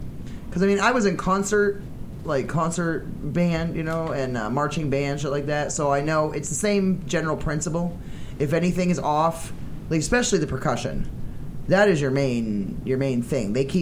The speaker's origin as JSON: {"language": "English", "region": "Maine", "country": "United States", "said": "Where I come from, I'm from Maine. Maine is about rockers."}